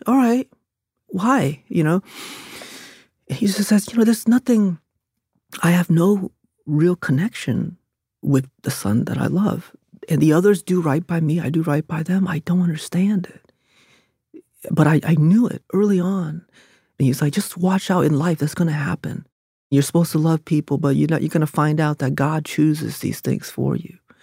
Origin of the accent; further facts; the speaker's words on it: Maryland, United States; what I saw working in the fast food, growing up in Harford County, was that people are kind even when they know it won't matter.